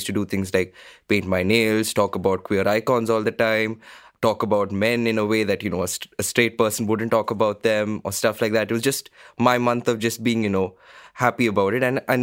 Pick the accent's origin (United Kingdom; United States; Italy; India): India; My pronouns are he, they. I am Indian by nationality.